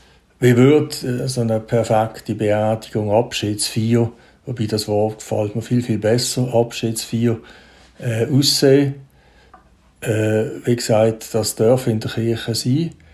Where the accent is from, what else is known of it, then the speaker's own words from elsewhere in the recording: Basel, Switzerland; ich komme aus der Region Basel.